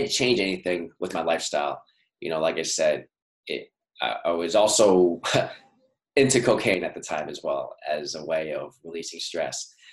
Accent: New York, United States; I come from New York. I grew up in New York. I come from immigrant Chinese parents. My dad's from Hong Kong. My mom's side's from mainland China.

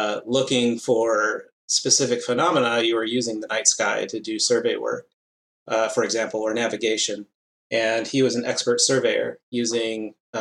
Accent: St. Louis, Missouri, United States; now in Boston, United States; I grew up in St. Louis.

